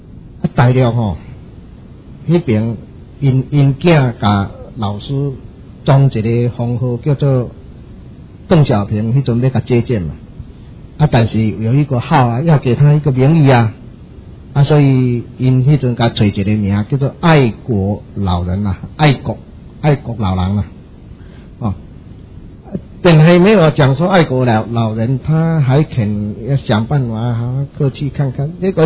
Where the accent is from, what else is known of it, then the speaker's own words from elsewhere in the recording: Taiwan; 那么我们身为台湾人的成就就没有了嘛？